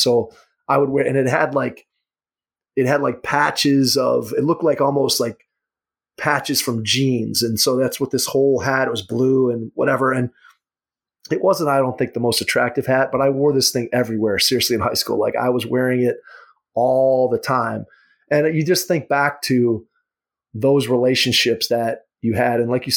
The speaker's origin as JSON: {"language": "English", "town": "Strongsville", "region": "Ohio", "country": "United States", "tie": "born or raised there", "said": "I grew up in Strongsville, Ohio."}